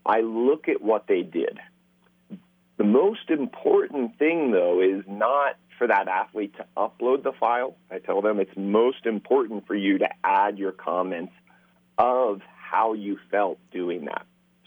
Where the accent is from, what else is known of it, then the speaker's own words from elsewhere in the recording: Hershey, Pennsylvania, United States; I grew up in Pennsylvania, in Hershey